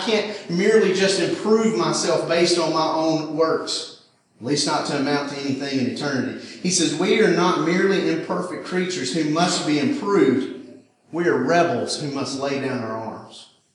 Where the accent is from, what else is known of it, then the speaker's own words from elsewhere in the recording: McCalla, Alabama, United States; I'm from McCalla, Alabama.